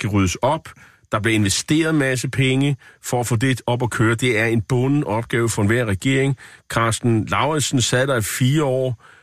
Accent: Nexø, Capital Region of Denmark, Denmark; det er ikke så langt fra Næksø, hvor jeg er fra

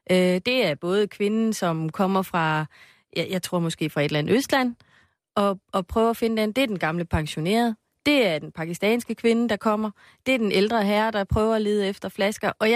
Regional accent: Copenhagen, Capital Region of Denmark, Denmark; nu kommer jeg selv fra Nørrebro

